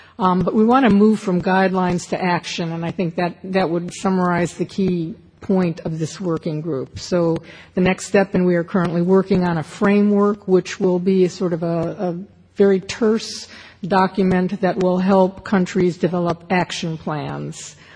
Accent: Atlanta, Georgia, United States; a particular gentleman from my hometown of Atlanta, Georgia, who wanted to get married in Greece.

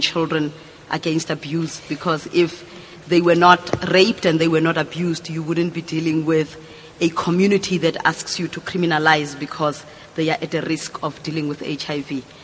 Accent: South Africa; I'm also from South Africa.

